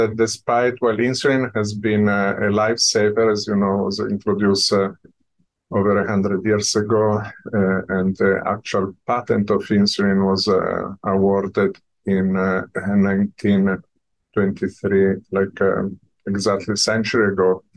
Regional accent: Milan, Lombardy, Italy; also born or lived in New York; I was born by mistake in New York when my family has been in the music business. I went to Milan when I was 3 months old. I grew up in Milan.

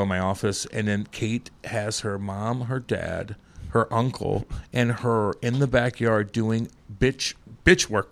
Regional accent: House Springs, Missouri, United States; I'm from House Springs, Missouri. I am from House Springs, fucking Missouri, and Eureka

